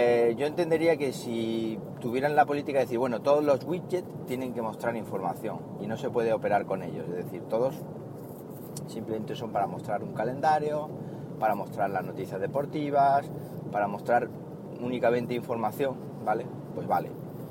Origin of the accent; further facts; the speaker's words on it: Siles, Andalusia, Spain; Siles es mi pueblo, un pueblo del norte de la provincia de Jaén.